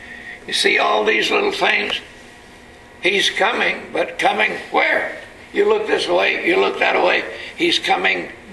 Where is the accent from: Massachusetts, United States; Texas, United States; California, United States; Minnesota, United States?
Texas, United States; accent: Texas; Don't you like my Texas accent on my Greek?